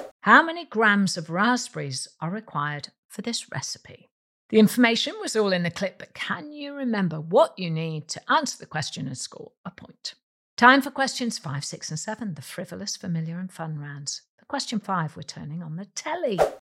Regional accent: Wales, United Kingdom; Happy St. David's Day to all of my Welsh friends. I am Welsh, and all of our Welsh listeners.

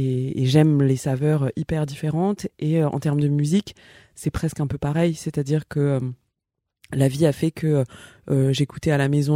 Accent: Ivry-sur-Seine, Île-de-France, France; Et moi, je suis née à Ivry-sur-Seine.

